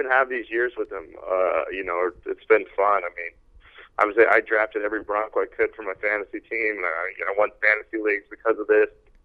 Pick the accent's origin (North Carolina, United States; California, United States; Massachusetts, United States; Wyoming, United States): Wyoming, United States; Cheyenne; It's Cheyenne.